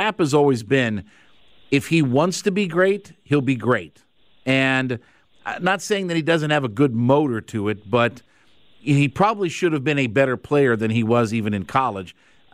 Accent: Ohio, United States; I know a little bit about Ohio State. I'm from the Ohio area

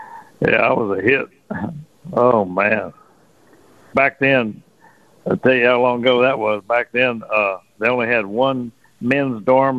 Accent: Texas, United States; I said, "Well, I'm from South Texas, and I fish the Gulf Coast."

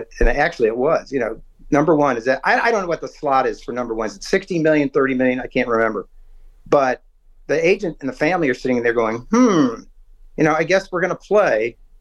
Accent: St. Louis, Missouri, United States; I'm from St. Louis. I remember the Spinks hype and the hype over that fight.

